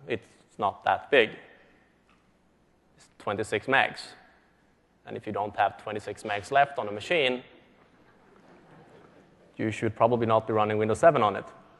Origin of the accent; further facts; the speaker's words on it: Sweden; English is a second language; I'm from Sweden. English is not my native language.